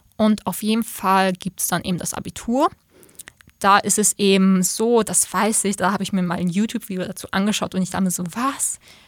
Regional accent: Austria

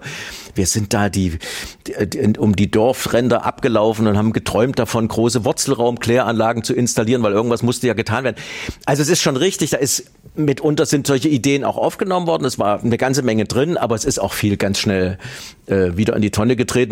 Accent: East Germany, Germany; dass wir als Ostdeutsche in diesem gesamtdeutschen Zusammenhang immer auch wieder uns melden müssen

